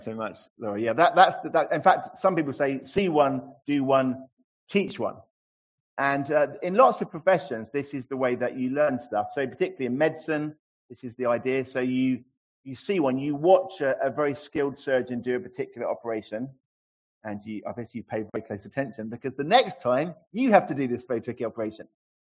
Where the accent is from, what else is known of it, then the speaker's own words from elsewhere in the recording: Kenya; I'm from Kenya